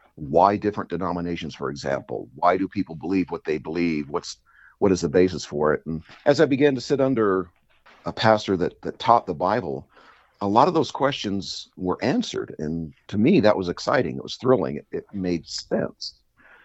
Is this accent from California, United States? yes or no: yes; Imperial Beach, California, United States; also born or lived in England / Arizona / Oregon; I am actually from the West Coast. I was actually born in England. My father was in the Air Force, but they're natives of San Diego area, in Imperial Beach specifically. So I was raised in Imperial Beach and then spent a little bit of time in Arizona and Oregon.